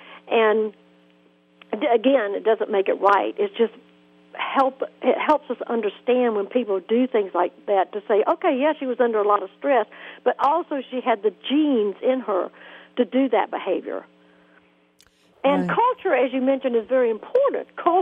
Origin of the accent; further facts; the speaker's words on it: Georgia, United States; When I was growing up in South Georgia, I was very, very lucky to have this wonderful mother